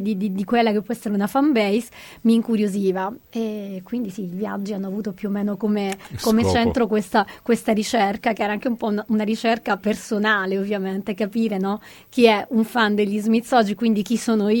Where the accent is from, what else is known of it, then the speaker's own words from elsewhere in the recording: Messina, Sicily, Italy; la mia città d'origine, Messina.